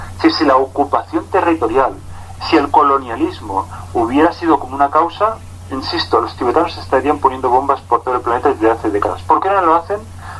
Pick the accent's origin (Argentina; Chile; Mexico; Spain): Spain; Barcelona, Catalonia; nos ha pasado a todos los barceloneses y a todos los catalanes